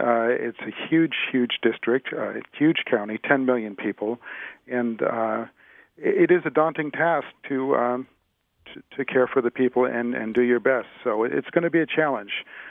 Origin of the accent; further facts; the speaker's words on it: Santa Monica, California, United States; born there; Well, I was born here in Santa Monica.